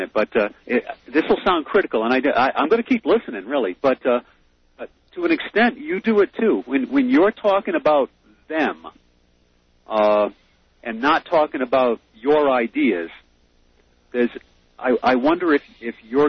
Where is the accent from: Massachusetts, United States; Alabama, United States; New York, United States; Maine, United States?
Massachusetts, United States; Amherst; And I came from Massachusetts, and to brag about Massachusetts, where I came from in Massachusetts is what Boulder wishes it was.